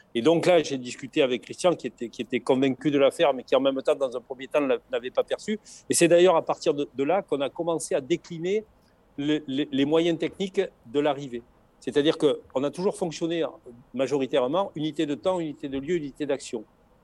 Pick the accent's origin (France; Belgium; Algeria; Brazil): France; south of France; accent: southern; Nous, chez nous, dans le Sud, on est... Alors, on nous qualifie un peu de grande gueule et de voilà, on est très expansif